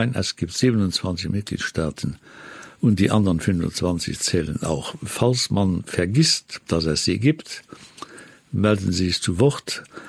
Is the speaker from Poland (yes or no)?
no; Luxembourg; Ich habe sie nicht gemocht, diese Forderungen, sowohl nicht als Europäer als auch nicht als Luxemburger.